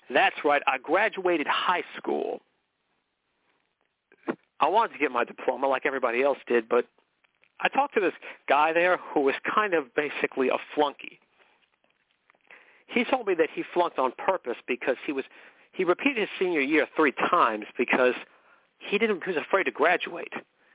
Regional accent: McKinleyville, California, United States; I did everything there was to do in my hometown of McKinleyville.

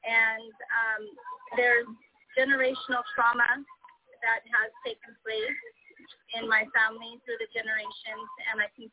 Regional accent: Idaho, United States; also born or lived in Oregon; So I was born in Idaho, and I grew up in Idaho and in Oregon mostly

